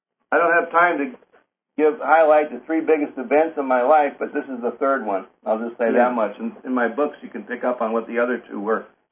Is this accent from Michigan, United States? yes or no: yes; Ann Arbor, Michigan, United States; He's from Flint, and I'm from Ann Arbor.